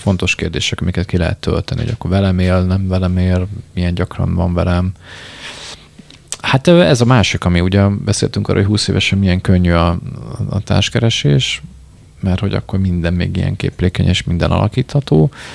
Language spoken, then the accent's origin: Hungarian; Pécs, Baranya, Hungary; még a gyerekkorom, én Pécsi vagyok